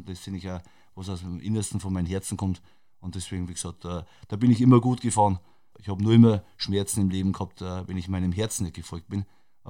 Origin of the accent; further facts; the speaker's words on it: Bavaria, Germany; accent: Bavarian; natürlich fühlt man sich in der Heimat wohl, keine Frage, also verkenne meinen bayerischen Dialekt und den werde ich ja nicht verkennen